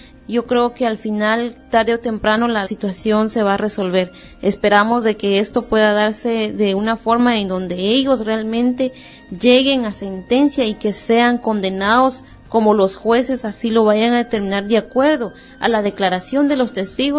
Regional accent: Guatemala; Vengo de Guatemala

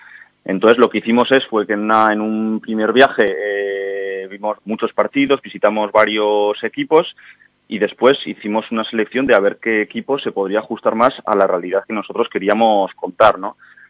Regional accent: Pamplona, Navarre, Spain; somos de Iruña

